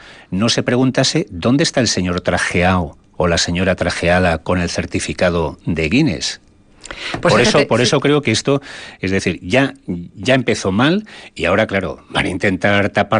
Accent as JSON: {"language": "Spanish", "town": "Vitoria", "region": "Basque Country", "country": "Spain", "said": "lo de decir fuera de Vitoria que soy de Vitoria"}